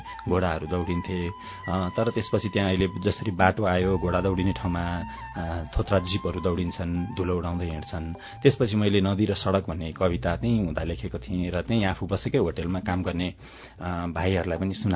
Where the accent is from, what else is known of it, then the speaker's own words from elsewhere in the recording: Hetauda, Bagmati, Nepal; also born or lived in Hatiya; म जन्मेको ठाउँ मकवानपुर जिल्ला हेटौँडा, मेरो वासस्थान भए पनि हटिया गाविस, हेटौँडाबाट अलिकति 9 किलोमिटर जति पूर्वमा पर्ने हटिया भन्ने गाविसमा म जन्मेको हो। मेरो बाल्यकाल स्कुलसम्मको पढाइ हेटौँडामै सकेपछि त्यसपछि म काठमाडौँ छिरेँ।